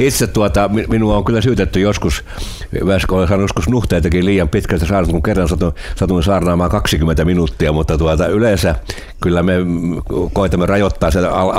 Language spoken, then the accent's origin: Finnish; Rautjärvi, South Karelia, Finland; kyllä olen karjalainen sekä isä että äidin puolelta, että kotikuntani oli Rautervesien, joka nyt on 5 kilometrin päässä rajalta tälläkin, jäi rajan tälle puolelle onneksi